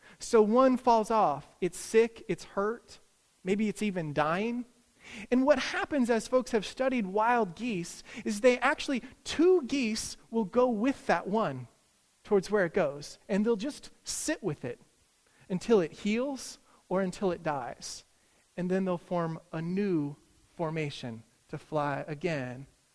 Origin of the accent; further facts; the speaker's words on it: Kansas City, Missouri, United States; I come from Kansas City, and my parents have geese.